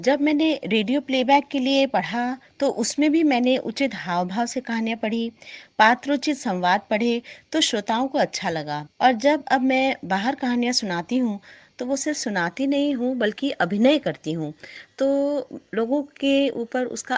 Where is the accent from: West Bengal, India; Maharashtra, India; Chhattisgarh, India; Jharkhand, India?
West Bengal, India; Kolkata; born there; now in Delhi, India; मैं कलकत्ते में जन्मी थी